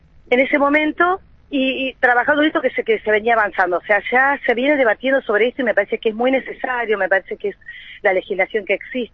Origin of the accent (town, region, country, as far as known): Argentina